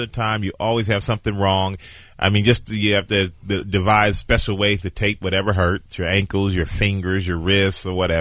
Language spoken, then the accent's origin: English; Germany; now in United States; When I grew up in Germany, man.